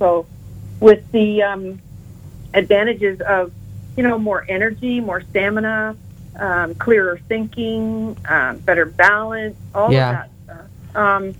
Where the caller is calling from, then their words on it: Canada; I'm calling you from a little tiny spot in Brent, in Canada called Glenmorick.